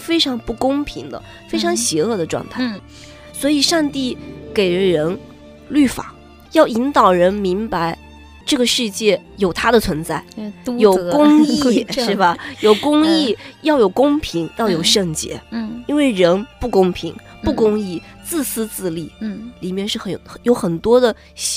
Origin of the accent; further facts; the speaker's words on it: China; 我们中国人有句话说人是万物之灵